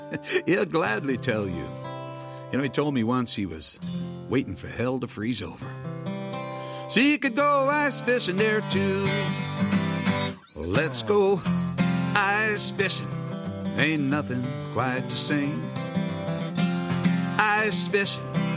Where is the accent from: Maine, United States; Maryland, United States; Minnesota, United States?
Maine, United States; Lewiston; I grew up in Lewiston, Maine.